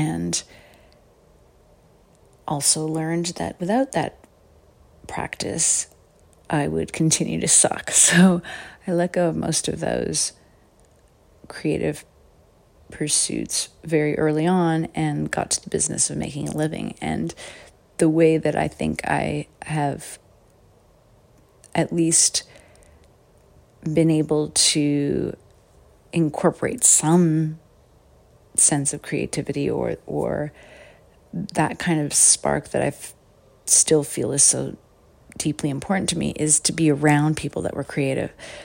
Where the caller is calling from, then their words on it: Toronto, Ontario, Canada; I'm calling from Toronto